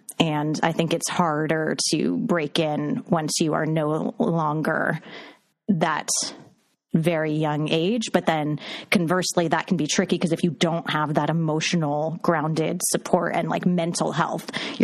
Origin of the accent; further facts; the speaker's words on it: California, United States; Yeah. Yeah. Bay Area.